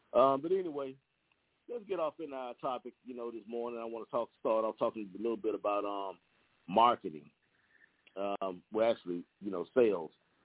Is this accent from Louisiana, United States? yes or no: yes; Monroe, Louisiana, United States; I'm from Monroe. He's about an hour and a half away from me in Shreveport.